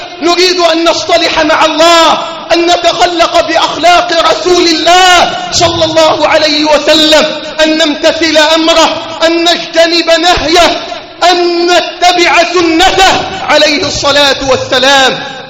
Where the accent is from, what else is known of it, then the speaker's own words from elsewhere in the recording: Egypt; اللهم احفظ بلدنا مصر